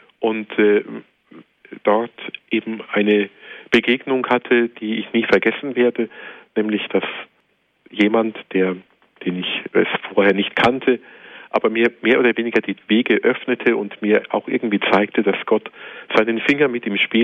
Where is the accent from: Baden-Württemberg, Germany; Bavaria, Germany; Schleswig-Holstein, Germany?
Bavaria, Germany; Kronach; also born or lived in Kulmbach; ich stamme aus Kronach und bin in Kulmbach dann zur Schule gegangen.